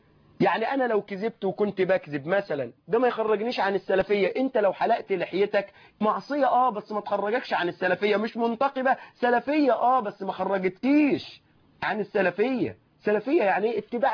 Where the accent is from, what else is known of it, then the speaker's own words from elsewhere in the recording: Suez, Suez Governorate, Egypt; عندنا في السويس في محافظة السويس